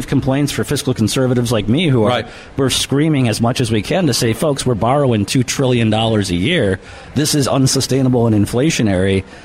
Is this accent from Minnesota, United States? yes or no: yes; Minnesota, United States